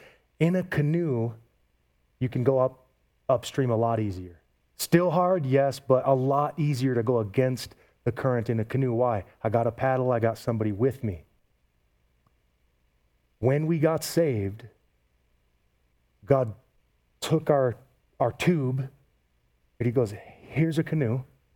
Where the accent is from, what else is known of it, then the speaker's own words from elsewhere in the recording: Great Lakes, United States; I'm from the Great Lakes, okay? So here's why. If you stand on Lake Michigan, I grew up 20 minutes from Lake Michigan.